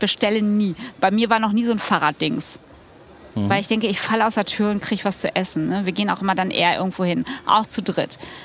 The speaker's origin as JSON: {"language": "German", "region": "North Rhine-Westphalia", "country": "Germany", "said": "Blagen ist übrigens kein Schimpfwort, da wo ich herkomme, ist das. So die Kinder."}